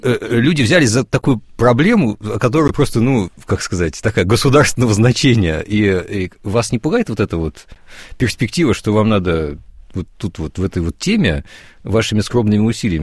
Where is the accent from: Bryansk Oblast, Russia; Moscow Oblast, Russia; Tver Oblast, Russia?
Bryansk Oblast, Russia; Bryansk; now in Moscow, Russia; Я вот по городу Брянску могу сказать, что это мой родной город